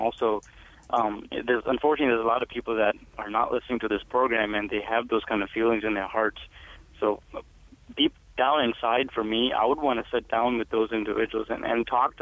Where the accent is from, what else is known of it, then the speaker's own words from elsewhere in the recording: Pakistan; now in United States; my wife, who's from India, and she's Hindu, and I'm Muslim, and I'm from Pakistan.